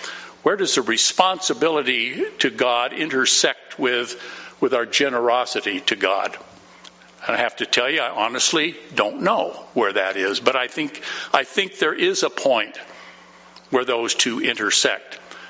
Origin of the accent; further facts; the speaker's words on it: Rochester, Washington, United States; And I grew up in Rochester, just a short distance away